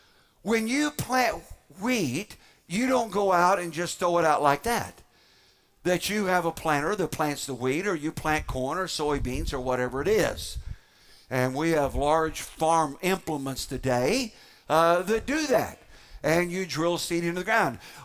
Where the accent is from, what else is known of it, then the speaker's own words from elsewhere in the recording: Indiana, United States; Now, I grew up in Indiana.